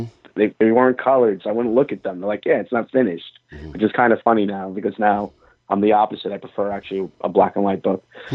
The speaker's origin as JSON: {"language": "English", "town": "Brooklyn", "region": "New York", "country": "United States", "tie": "born or raised there", "said": "I was very fortunate because I grew up in Brooklyn"}